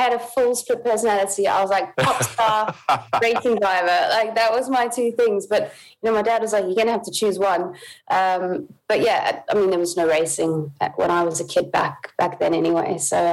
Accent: Somerset West, Western Cape, South Africa; I come from Somerset West, which is a really small town. Well, back in the day, I mean, it was really small. Obviously, it's built up a bit now, but yeah, small town, big dreams, that kind of story. And living by the sea was amazing.

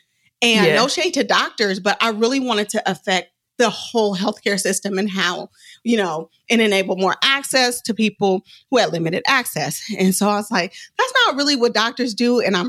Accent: Oakland, California, United States; I'm from West Oakland. I've lived a life

